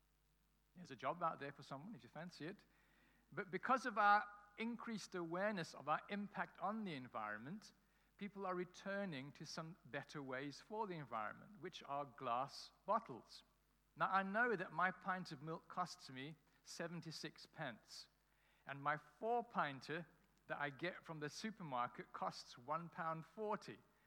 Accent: Cape Town, Western Cape, South Africa; When I grew up in Cape Town, we had these little blue tokens that you used to get from the shop

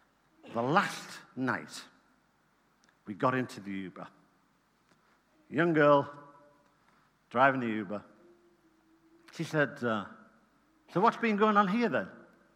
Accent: England, United Kingdom; We said, we're from England.

